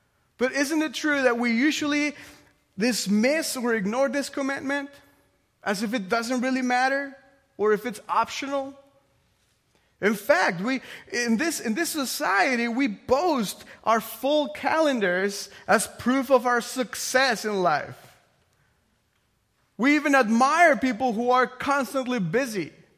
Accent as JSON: {"language": "English", "region": "Mexico City", "country": "Mexico", "said": "I'm from Mexico. I'm from Mexico City. And the exact same thing that happens here happens there."}